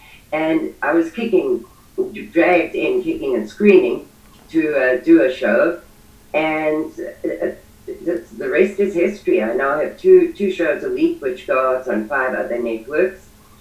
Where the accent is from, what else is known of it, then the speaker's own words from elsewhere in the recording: South Africa; now in United States; Well, I'm from South Africa. I've been in the States 9 years now.